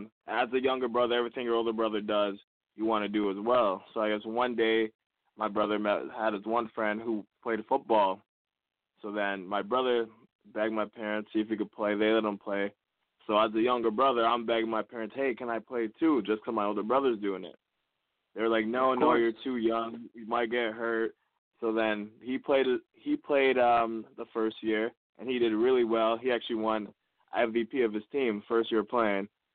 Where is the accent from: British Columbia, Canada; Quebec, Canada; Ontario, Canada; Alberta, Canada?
Ontario, Canada; Toronto; See, I'm originally from Toronto.